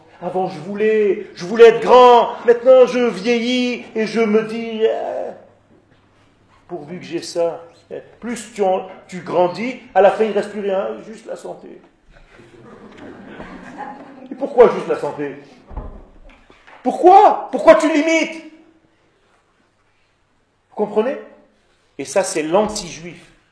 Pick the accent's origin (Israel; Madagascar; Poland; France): Israel; Quand j'étais petit en Israël, on gagnait des guerres avec des bonbonnes de gaz, de soda.